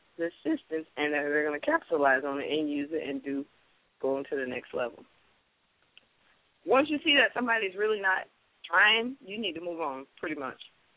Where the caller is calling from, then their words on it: Tampa, Florida, United States; I'm calling from Tampa, Florida.